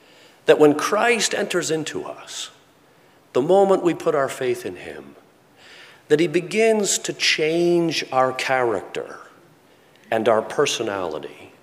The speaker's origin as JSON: {"language": "English", "country": "Canada", "said": "we're happy to be Canadians and proud to be Canadians. I am, I like it to go around and say that I'm a Canadian"}